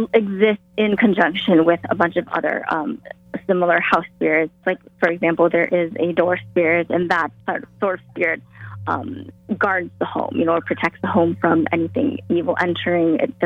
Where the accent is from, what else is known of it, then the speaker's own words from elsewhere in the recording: Wisconsin, United States; because I'm from Wisconsin.